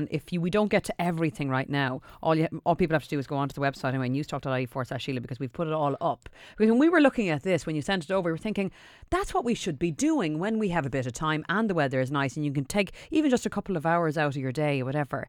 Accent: Galway, County Galway, Ireland; my hometown of Galway

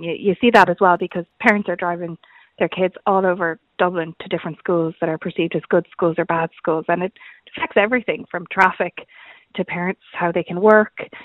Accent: Canada; Yeah, I'm Canadian, so I've grown up in a different school system

